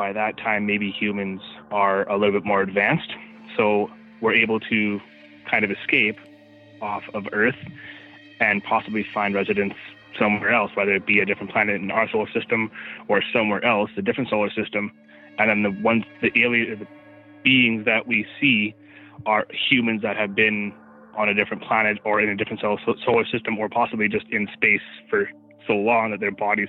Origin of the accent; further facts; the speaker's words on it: Brandon, Manitoba, Canada; I'm from Brandon, Manitoba.